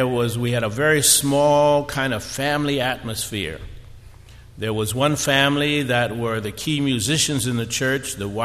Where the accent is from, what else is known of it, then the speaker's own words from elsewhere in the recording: New York City, New York, United States; I grew up in New York City, in the Bronx.